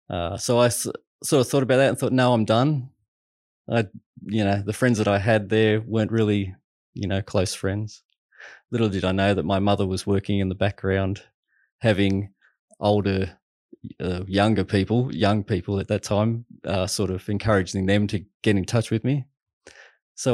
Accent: Greystanes, New South Wales, Australia; I grew up in Greystanes. So I live in Toongabby now, so it's not really that far away. My mother still lives over there. Grew up in a half-Christian home, I call it. My mother's Christian. My father wasn't.

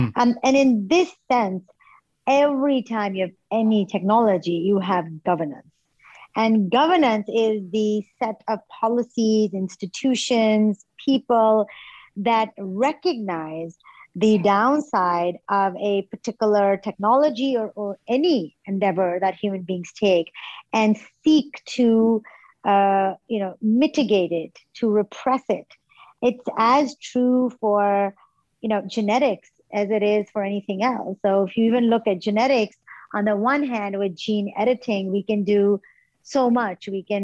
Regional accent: Pakistan; moved away as an adult; also born or lived in United States / London; now in Singapore; I grew up in Pakistan and I did all my education till high school over there. Then I went to the US. I went to Boston for my undergraduate, moved to New York, worked there, did my graduate degree, then spent some time in London where I did my PhD.

